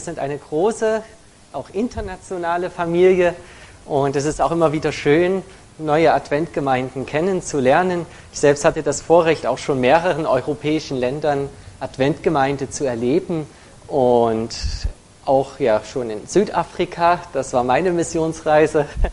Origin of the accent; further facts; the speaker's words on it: Leipzig, Saxony, Germany; accent: Saxon; ich komme aus Leipzig, aus Leipzig, wie wir so schön sagen, auf Sächsisch.